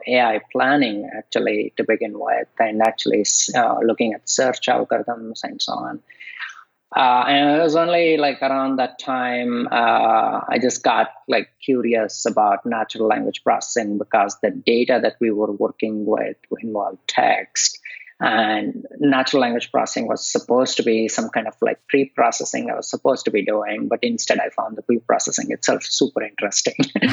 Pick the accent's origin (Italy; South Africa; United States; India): India; And I grew up in India. I did typical engineering track that a lot of kids in India do.